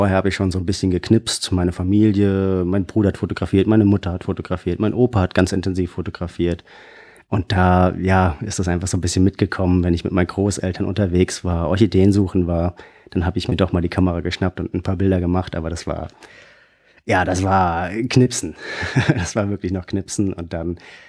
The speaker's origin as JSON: {"language": "German", "region": "Hesse", "country": "Germany", "said": "wie du schon richtig gesagt hast. Ich komme aus Hessen. Hab aber unter anderem auch in Wien studiert, habe da meinen Master gemacht, meinen Bachelor habe ich in Gießen gemacht"}